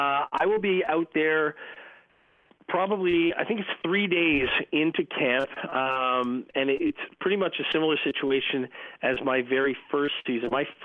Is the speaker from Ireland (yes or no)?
no; Ottawa, Ontario, Canada; I was born in Ottawa, grew up a Maple Leaf fan in Ottawa